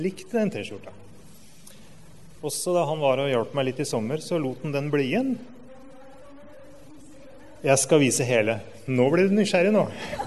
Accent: Buskerud, Norway; Vi hadde et ordtak i bygda hjemme i Hallingdal

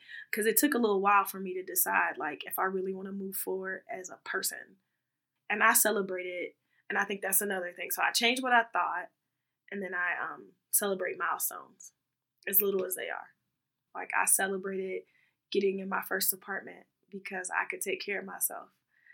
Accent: London, United Kingdom; I'm from London

